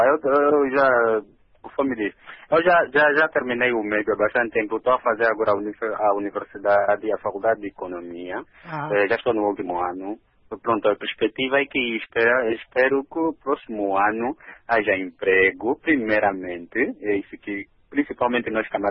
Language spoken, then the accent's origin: Portuguese; Angola; sendo angolano e como nacionalista